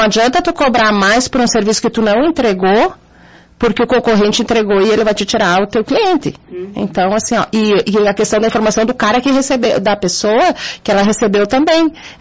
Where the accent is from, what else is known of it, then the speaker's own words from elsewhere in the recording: Bom Jesus, Rio Grande do Sul, Brazil; Sou de Bom Jesus.